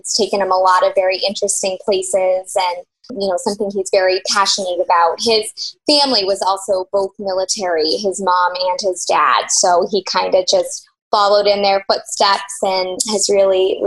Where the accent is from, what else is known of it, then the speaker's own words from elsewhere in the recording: Durham, New Hampshire, United States; also born or lived in Boston; now in Wells, United States; But I was born in Boston, but grew up in New Hampshire. So not too far away in Durham, about a half hour away where UNH is.